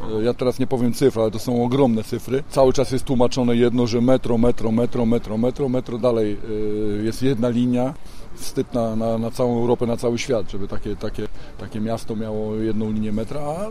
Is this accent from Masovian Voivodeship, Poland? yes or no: yes; Warsaw, Masovian Voivodeship, Poland; Ja wstydzę się, jestem z Warszawy